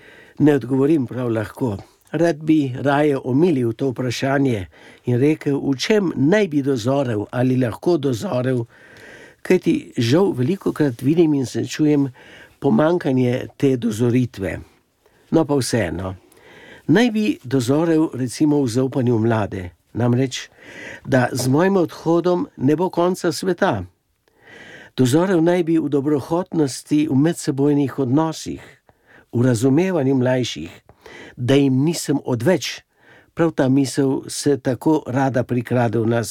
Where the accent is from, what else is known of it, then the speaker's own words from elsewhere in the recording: Gorenja Vas, Upper Carniola, Slovenia; Prihajam iz Gorenje vasi v Poljanski dolini, kjer sem doma in kjer sedaj že 5. leto delujem kot duhovni pomočnik za rojstno župnijo Trata Gorenje vas